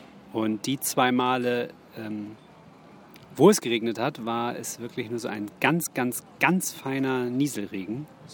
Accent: Hamburg, Germany; wie man das als Hamburger kennt, dass hier der Dauerregen vom Himmel kommt

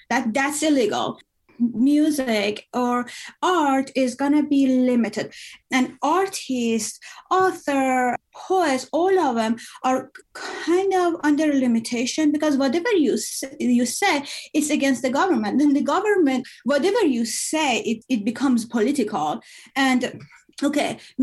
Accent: Iran; English is a second language; moved away as an adult; now in United States; I am from Iran. I lived all my life in Iran until the age of 33. And then I came here to study and change my life, basically.

